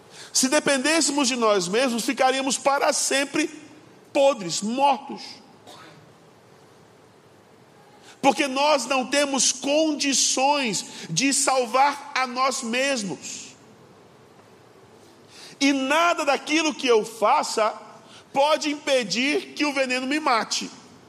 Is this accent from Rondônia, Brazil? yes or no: yes; Ariquemes, Rondônia, Brazil; Eu sou de Rondônia, numa cidade do interior chamada Ariquemes, e lá na minha terra o pessoal gosta muito de pescaria.